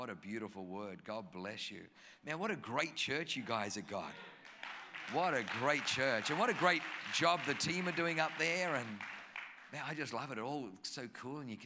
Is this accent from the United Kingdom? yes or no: no; Australia; accent: Australian; also born or lived in Germany; now in United States; But I was born in Germany, so I have a German name, but I don't have a German accent. I grew up in Australia.